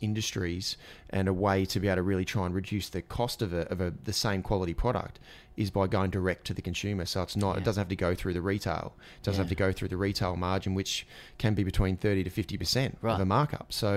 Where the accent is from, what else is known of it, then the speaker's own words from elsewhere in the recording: Ipswich, Queensland, Australia; I grew up in Ipswich, but if you want to go and get a bat, you go to Greg Chappell Cricket Centre in Albion